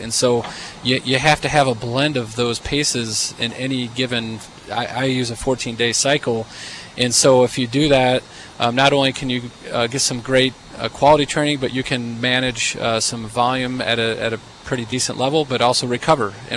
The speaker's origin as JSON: {"language": "English", "town": "Phoenix", "region": "Arizona", "country": "United States", "tie": "born or raised there", "said": "I grew up in Phoenix, and he took me out with the best 2 guys from the high school."}